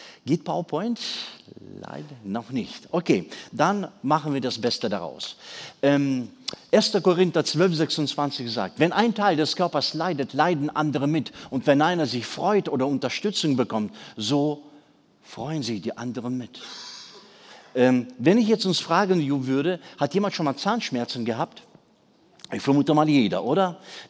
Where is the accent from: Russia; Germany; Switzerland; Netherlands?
Russia; Siberia; Geboren und aufgewachsen bin ich in Sibirien.